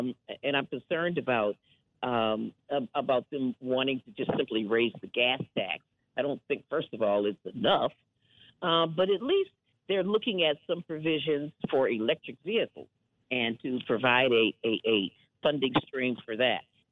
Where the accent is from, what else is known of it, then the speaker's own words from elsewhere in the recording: Wisconsin, United States; You know, I hail from Wisconsin, and of course, I grew up in a culture of clean air and clean water